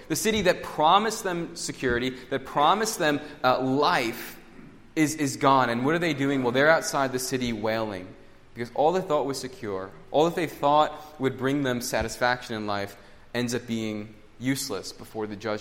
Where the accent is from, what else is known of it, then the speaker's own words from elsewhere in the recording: New York, United States; I'm from New York, but I live in the suburbs out there